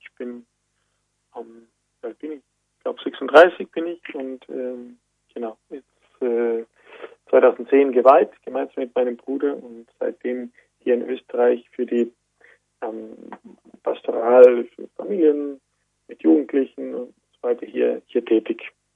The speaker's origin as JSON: {"language": "German", "town": "Merano", "region": "Trentino-Alto Adige", "country": "Italy", "tie": "born or raised there", "said": "Ich komme ursprünglich aus Südtirol, aus Meran. Aus einer katholischen Familie, genau, und bin halt dort aufgewachsen"}